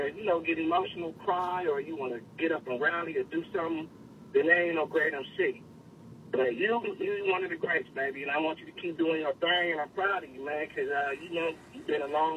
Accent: New York, United States; I'm from New York.

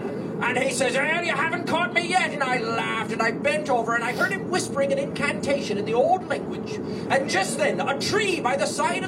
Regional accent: Limerick, Munster, Ireland; my hometown of Limerick, Ireland, holds a Blarney contest

